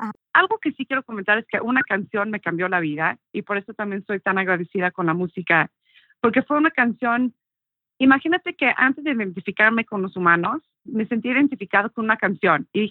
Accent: England, United Kingdom; Spanish is a second language; nací en Inglaterra y crecí ahí.

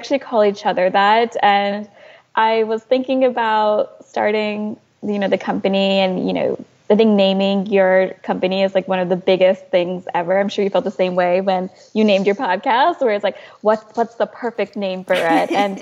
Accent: Delaware, United States; even as growing up in Delaware, you know, people who were I would say more sustainably focused tend to be a little bit more country granola.

